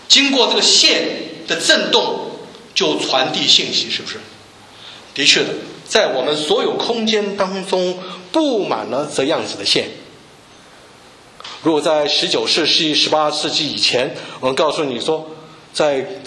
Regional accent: Taiwan; 我们从台湾来的，在台湾的话大学毕业了以后都要服兵役

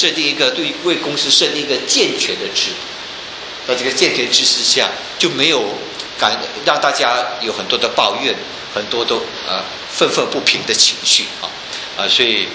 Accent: China; 你知道我们中国人是比较讲人治的

